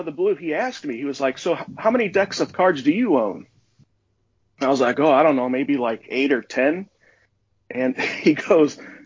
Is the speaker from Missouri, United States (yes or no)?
yes; St. Louis, Missouri, United States; And I'm actually from the St. Louis area, and so I would always hang out with at Gibbles Magic Shop down there on the Landing.